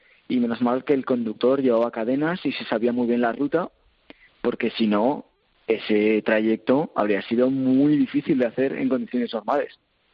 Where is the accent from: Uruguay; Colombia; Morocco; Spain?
Spain; Zaragoza, Aragon; Entonces yo me iba a volver a Zaragoza, porque soy de Zaragoza.